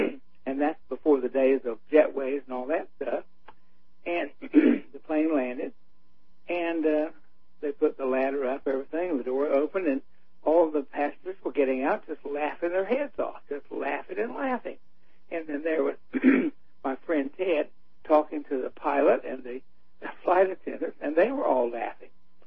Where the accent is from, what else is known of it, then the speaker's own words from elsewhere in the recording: North Carolina, United States; I grew up in eastern North Carolina. In fact, I learned to swim in the Atlantic Ocean.